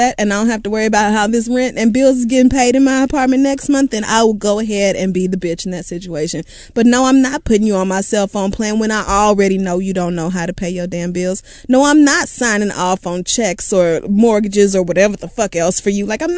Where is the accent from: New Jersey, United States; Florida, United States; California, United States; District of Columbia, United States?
District of Columbia, United States; Washington; I grew up in Southeast DC where most people don't even know what a savings account is, let alone how to manage their money.